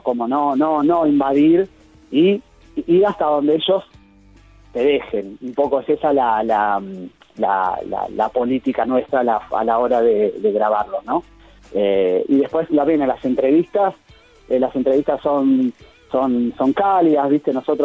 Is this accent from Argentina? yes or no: yes; Argentina; como argentino, más allá de lo laboral, como argentino, tener dos copas